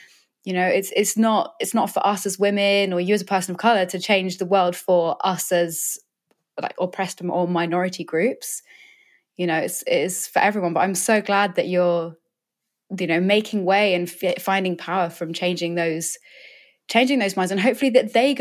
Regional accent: England, United Kingdom; now in London, United Kingdom; I'm from British countryside. I grew up somewhere where there were no people of color at all.

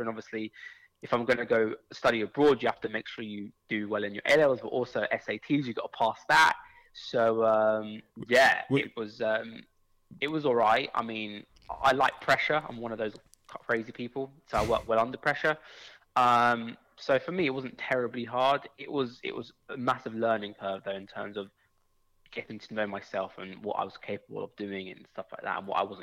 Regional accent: Burnham, South East England, United Kingdom; So born and raised in Burnham.

